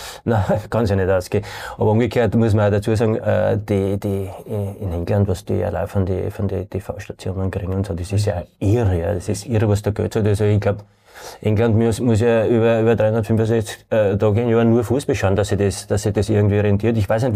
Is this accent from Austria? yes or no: yes; Vienna, Austria; Wir sind eigentlich miteinander aufgewachsen. Wir sind beide aus Floridsdorf.